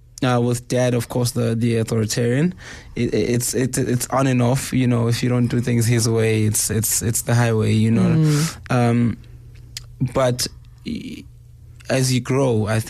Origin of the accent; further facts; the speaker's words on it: Durban, KwaZulu-Natal, South Africa; moved away; Yes, I grew up in Durban, and then 91 we moved to Jersey.